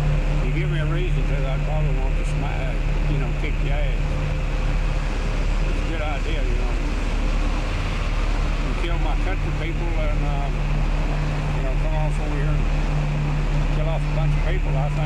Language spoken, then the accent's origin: English; United States; Yeah, I'm an American, and I believe in supporting the president.